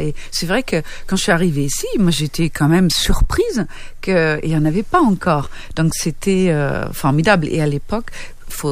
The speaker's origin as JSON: {"language": "French", "region": "Northern Germany", "country": "Germany", "said": "moi, je viens du nord de l'Allemagne, d'accord, le plat pays."}